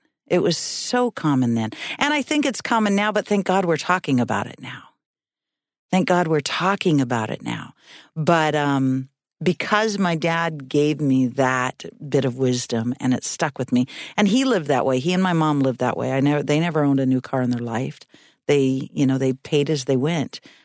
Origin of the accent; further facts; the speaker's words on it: Reedsport, Oregon, United States; moved away; also born or lived in Coos Bay / Eugene / Seattle / Boston; I went from Reedsport, my hometown, to North Bend, Coos Bay. So I left 3,000 people for the booming metropolis.